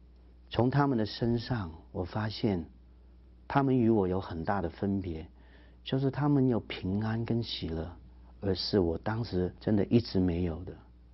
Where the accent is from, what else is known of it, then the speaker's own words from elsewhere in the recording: Hong Kong; 我在香港出生长大的，小学的话在一个基督教办的学校就读